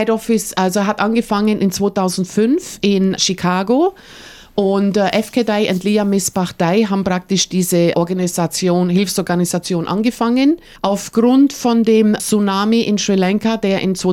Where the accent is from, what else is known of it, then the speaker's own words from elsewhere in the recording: Kempten, Bavaria, Germany; now in Australia; aufgewachsen, absolut aufgewachsen auf dem Fahrrad. Kempten ist eine super schöne Stadt, aber ich wusste damals schon, wo ich jung war, wo ich 12 Jahre alt war, dass ich in Deutschland nicht alt werde.